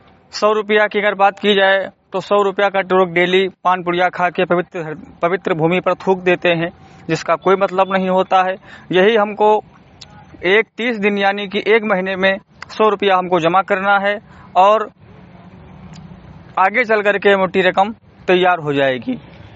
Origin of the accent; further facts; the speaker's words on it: Simri Ghathi, India; ग्राम सभा सिमरी घटही विकासखंड मीनपुर बहरेज का रहने वाला हूं।